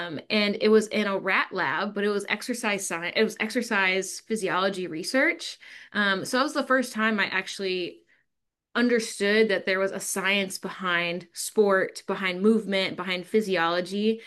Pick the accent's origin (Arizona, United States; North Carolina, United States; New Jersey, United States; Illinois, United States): Illinois, United States; Naperville; I grew up outside of Chicago in a suburb called Naperville.